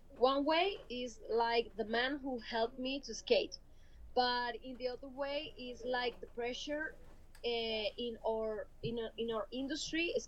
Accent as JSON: {"language": "English", "region": "Bogotá", "country": "Colombia", "second_language": "English", "said": "I'm 27 years old. I'm from Colombia, Bogota, Colombia."}